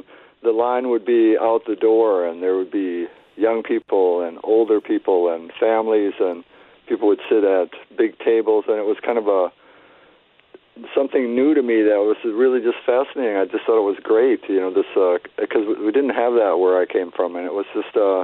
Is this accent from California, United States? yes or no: no; Holland, Michigan, United States; also born or lived in Beldenville, Wisconsin; now in Colfax, United States; I moved to Wisconsin from Holland, Michigan in the late 1970s, or the Western Michigan area, and I moved to Beldenville, which is outside of Ellsworth.